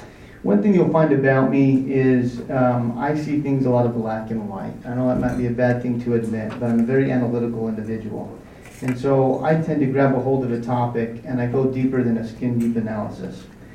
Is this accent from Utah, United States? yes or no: yes; American Fork, Utah, United States; I was born and raised here in American Fork. I grew up on a small street in town called King Street, and I have a lot of passion and love for that street and that neighborhood.